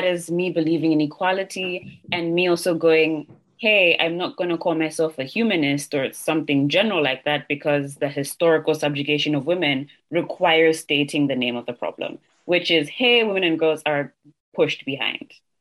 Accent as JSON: {"language": "English", "country": "Zambia", "tie": "born or raised there", "said": "I was born and raised in Africa. I was born and raised in Zambia."}